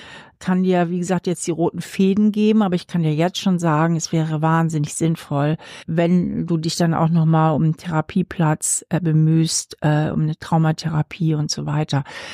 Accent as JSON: {"language": "German", "region": "Hamburg", "country": "Germany", "tie": "born or raised there", "lives_now": "Trier, Germany", "said": "Ich mag auch Hamburg super gerne, aber ich bin hier zum Studium gelandet und bin hier irgendwie auch nicht mehr weggekommen."}